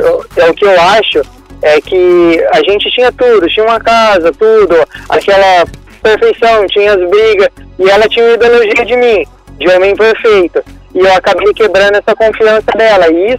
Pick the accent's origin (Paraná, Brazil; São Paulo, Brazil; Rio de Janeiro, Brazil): Paraná, Brazil; Mas é o meu sotaque, eu sou paranaense, desculpa.